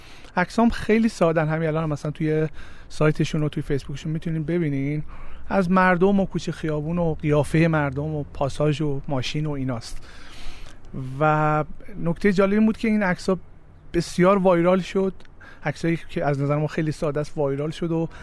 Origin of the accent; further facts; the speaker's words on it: Lahijan, Gilan, Iran; من متولد 66 هم، دی ماه 66، بچه شمالم، بچه لاهیجان.